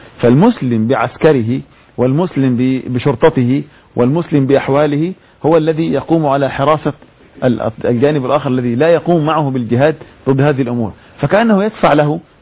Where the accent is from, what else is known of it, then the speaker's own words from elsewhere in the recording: Egypt; اللي كتب التاريخ عندنا في مصر جورج زيدان صليبي